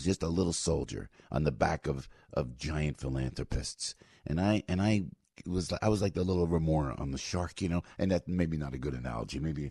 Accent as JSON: {"language": "English", "region": "New Jersey", "country": "United States", "tie": "born or raised there", "said": "a shout out to Camden, New Jersey, in my home state."}